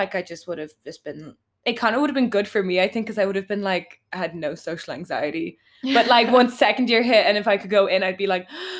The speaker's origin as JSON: {"language": "English", "town": "Dublin", "region": "Leinster", "country": "Ireland", "said": "I am from Dublin. So like I lived at home. Mm-hmm. Still like living at home. I live with my granny now."}